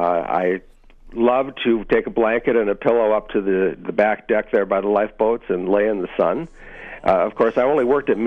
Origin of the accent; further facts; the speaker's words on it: Sault Ste. Marie, Michigan, United States; Growing up in the Sioux back in the 70s, it was very common for young people who are going away to college